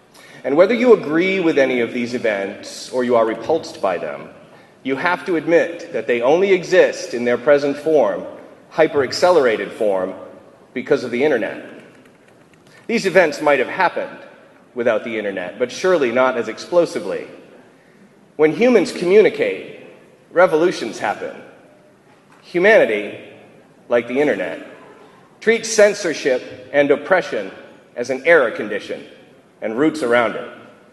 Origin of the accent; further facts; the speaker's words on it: Bangor, Maine, United States; moved away as an adult; I grew up in Bangor, Maine, and I first set foot in the city of Orlando in the spring of 1985